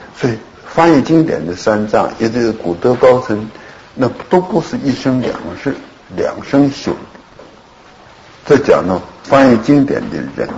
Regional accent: China; 现在我们就是汉人，我们中国人有姓安的，有姓康的哈，都是那么来的

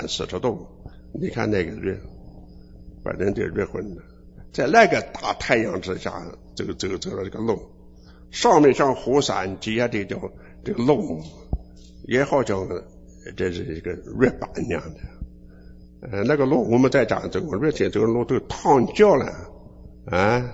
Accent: Taiwan; 像我们台湾人你到那个时候我包括会冻死

